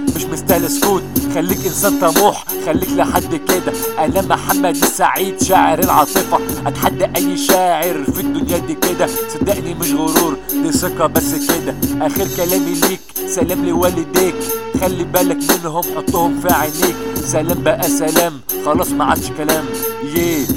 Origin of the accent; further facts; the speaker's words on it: Egypt; أنا مصري وبحب مصر، مصر فوق الجميع